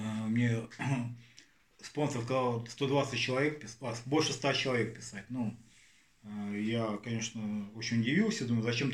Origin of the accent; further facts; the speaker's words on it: Vitebsk Region, Belarus; born there; И у меня рядом деревня, где я родился, под Оршей